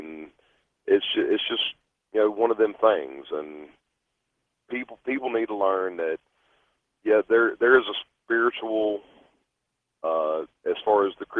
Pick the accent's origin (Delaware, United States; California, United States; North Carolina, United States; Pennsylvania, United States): North Carolina, United States; Winston-Salem; now in King, United States; I live in King, North Carolina, but I grew up in Winston-Salem, so I know the whole story.